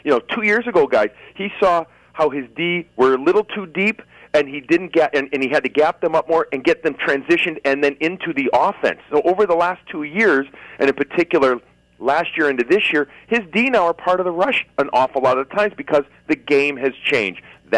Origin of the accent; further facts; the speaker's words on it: United States; I'm American, so the SAT test